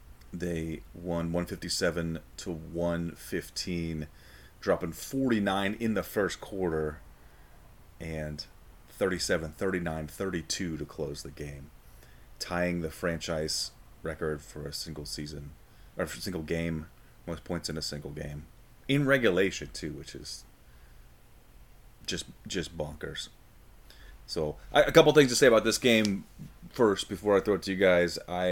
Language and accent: English; Tacoma, Washington, United States; I'm from Tacoma, Washington. Out west